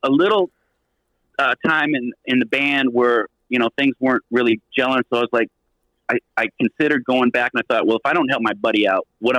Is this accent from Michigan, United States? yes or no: yes; Michigan, United States; my friend who I'd worked for in Congress was going to run for governor of Michigan, my home state.